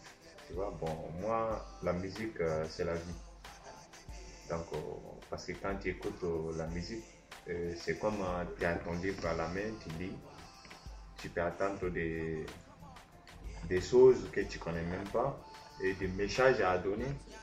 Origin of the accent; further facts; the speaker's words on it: Mali; first language Soninke; French is a second language; Oui, au Mali.